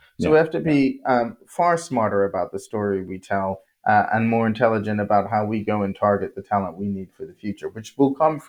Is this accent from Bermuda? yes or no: yes; Bermuda; I'm from Bermuda, you know, it's a center of reinsurance.